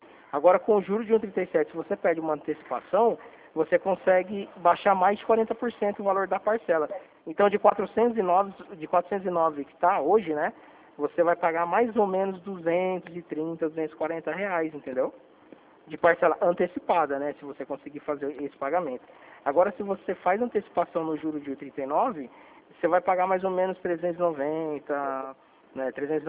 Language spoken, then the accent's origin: Portuguese; Presidente Prudente, São Paulo, Brazil; A gente é de Presidente Prudente aqui, interior de São Paulo